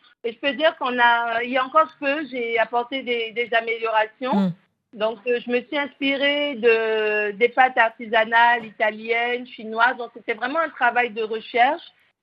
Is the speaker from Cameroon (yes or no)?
yes; Cameroon; moi je suis originaire du Cameroun